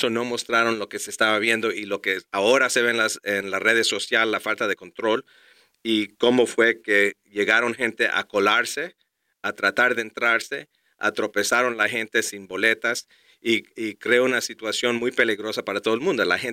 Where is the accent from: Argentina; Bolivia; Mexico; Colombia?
Colombia; now in United States; como colombiano, 100% colombiano, naturalizado, americano, tengo orgullo para el país